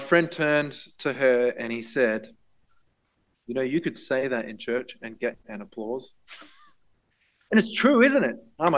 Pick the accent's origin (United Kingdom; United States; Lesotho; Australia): Australia; And fair enough, we're Australian after all.